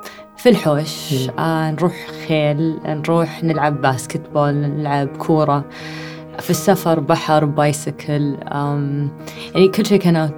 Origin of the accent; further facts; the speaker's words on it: Saudi Arabia; born there; ما أدري, أنا من ولدت في السعودية أول.